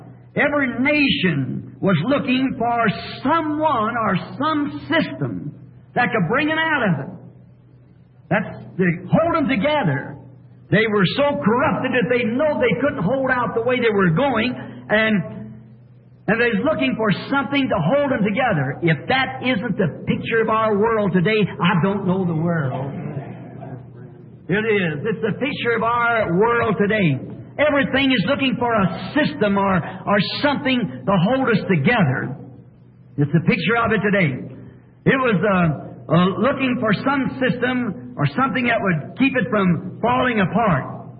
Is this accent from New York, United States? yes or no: no; Arizona, United States; I'm from Arizona.